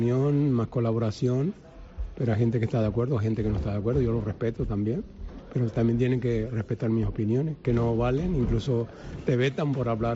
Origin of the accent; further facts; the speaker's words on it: Canary Islands, Spain; Yo te digo, cuanto mayor me hago, más quiero a mi tierra.